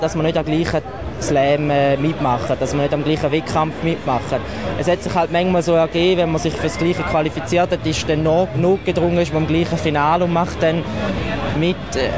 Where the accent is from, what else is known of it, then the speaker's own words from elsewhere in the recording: Bichelsee, Thurgau, Switzerland; ich komme aus Bichelsee, aus dem Hinterthurgau.